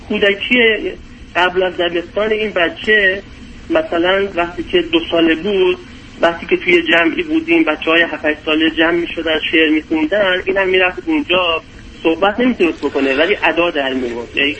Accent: Iran; moved away as an adult; ما یه خانواده 4 نفره هستیم که تقریبا 2.5 پیش از ایران اومدیم بیرون. حدود 14-15 ماه ترکیه بودیم. الان 13-14 ماه اینجا هستیم.

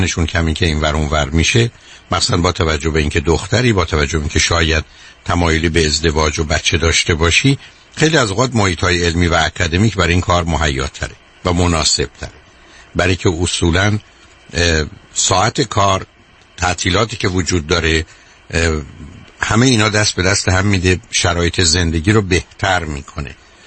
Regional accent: Iran; moved away; ماهایی که از ایران آمدیم

